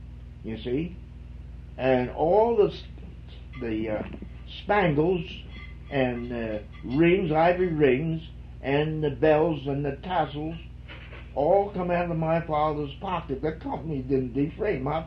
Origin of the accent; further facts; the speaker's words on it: Camden, New Jersey, United States; born there; I was born on Orchard Street in Camden, New Jersey, you see.